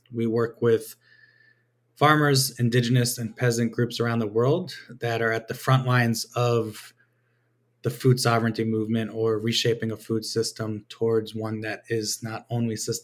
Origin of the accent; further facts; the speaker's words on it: New York, United States; But I would say that I grew up in New York and existed in that kind of typical suburban ecosystem back then